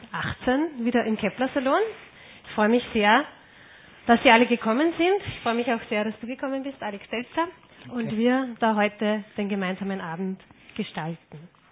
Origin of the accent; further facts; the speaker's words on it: Linz, Upper Austria, Austria; Ich bin in Linz aufgewachsen